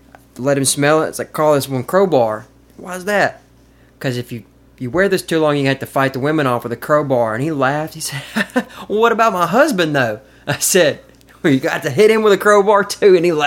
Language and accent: English; Caledonia, Mississippi, United States; Yeah, so I grew up in Caledonia.